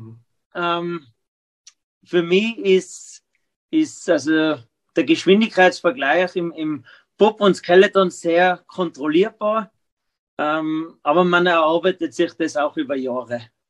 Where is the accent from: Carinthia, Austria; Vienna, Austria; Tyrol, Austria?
Tyrol, Austria; also ich habe natürlich als kleines Kind in Österreich, in Tirol, da musst du Ski fahren.